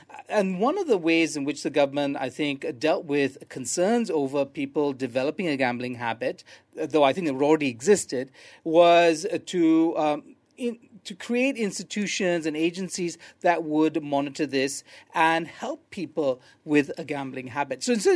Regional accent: Singapore; I grew up in Singapore

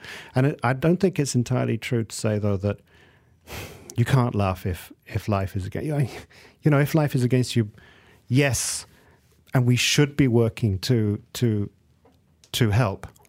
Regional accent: Malaysia; as a Malaysian

